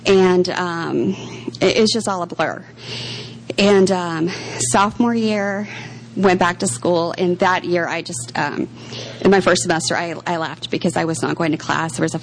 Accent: Seattle, Washington, United States; moved away as an adult; now in Florida, United States; because I grew up in Seattle, by the way, I think I forgot to mention that, by moving from Seattle to Florida to be closer to his dear family

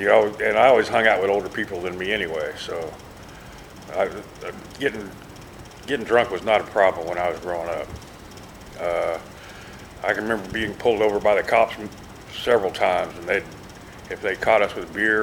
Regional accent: Kansas, United States; I was 15 years old at the time, and where I grew up in Kansas at the time, I don't know what it is now

